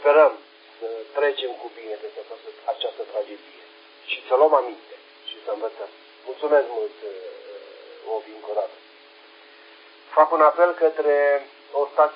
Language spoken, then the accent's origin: Romanian; Romania; Da, și noi ne mândrim că suntem români.